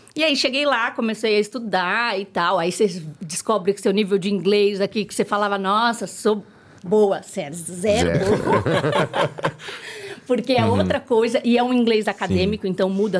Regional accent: Brazil; são valores que são nossos também. Que é super importante, assim, como brasileiros.

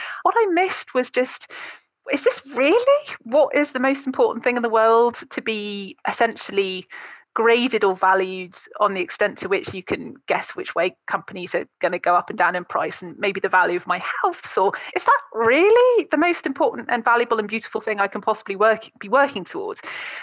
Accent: South West England, United Kingdom; I hadn't grown up surrounded by stockbrokers and city folk, and being, you know, I'm from Wiltshire originally.

